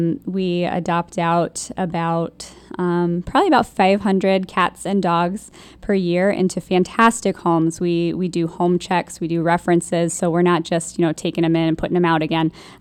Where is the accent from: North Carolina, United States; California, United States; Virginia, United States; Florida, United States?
North Carolina, United States; Cary; So actually, I grew up in Cary. I currently live in Durham.